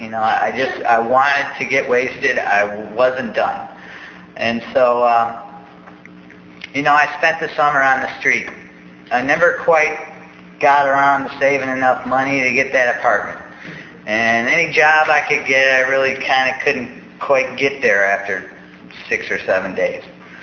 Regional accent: Detroit, Michigan, United States; I grew up in the Detroit area, so I was 1,500 miles from home.

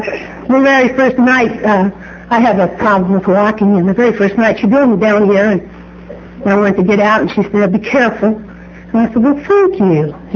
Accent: Springfield, Missouri, United States; also born or lived in Wichita, Kansas; I'm from Springfield. Actually, I was born in Wichita, Kansas, but I was raised in Springfield, Missouri. And my whole family's there.

